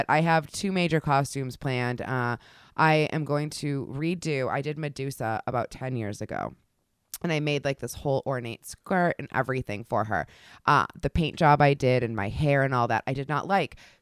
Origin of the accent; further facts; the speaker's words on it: Salem, Massachusetts, United States; when I was growing up in Salem, like I've always been into costumes